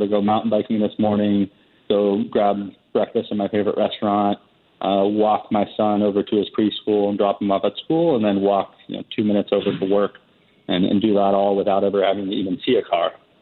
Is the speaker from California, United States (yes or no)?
no; South Carolina, United States; urban sprawl, which is, that's what I grew up in back in South Carolina